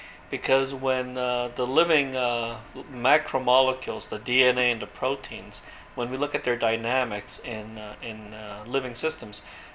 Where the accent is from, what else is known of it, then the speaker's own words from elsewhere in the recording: Montreal, Quebec, Canada; my parents are both academics and had many friends from academia. And so in my childhood, growing up in Montreal, Canada